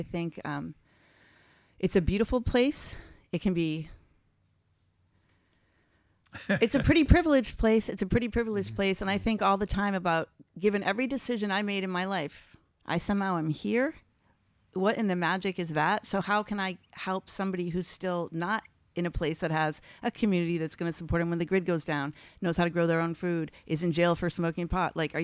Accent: Andover, Massachusetts, United States; I grew up in Andover, Massachusetts part of the time

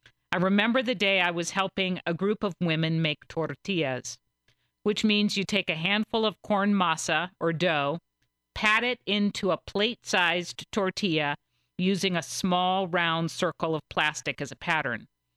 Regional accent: Vashon, Washington, United States; I grew up on Vashon. My family moved here in 1969 when I was five. Don't do the math. I'm old.

